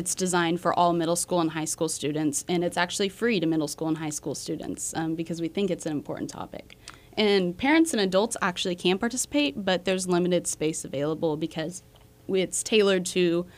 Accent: Abilene, Kansas, United States; I'm from Abilene.

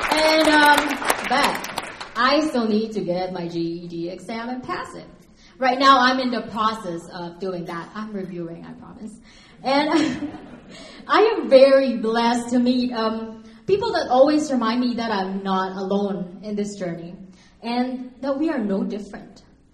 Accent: Philippines; moved away as an adult; now in Ogden, United States; I came from the Philippines 4 years ago to be here in the United States to be able to be with my husband

